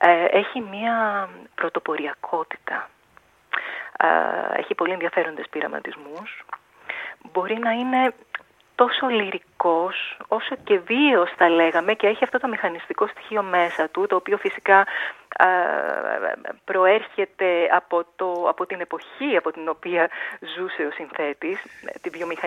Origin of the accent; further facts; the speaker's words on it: Thessaloniki, Central Macedonia, Greece; Να σας πω ότι μεγάλωσα στη Θεσσαλονίκη της δεκαετίας του 80.